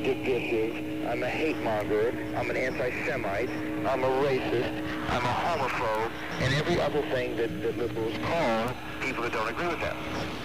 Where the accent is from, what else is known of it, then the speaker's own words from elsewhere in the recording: Indianapolis, Indiana, United States; moved away; I was born and raised in Indianapolis, but left here in 1969, moved to Cincinnati because of business opportunity there.